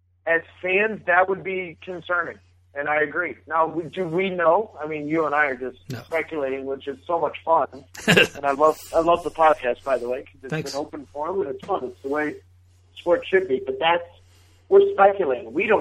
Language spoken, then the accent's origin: English; St. Louis, Missouri, United States; I love the Northeast sports fans, because I grew up in St. Louis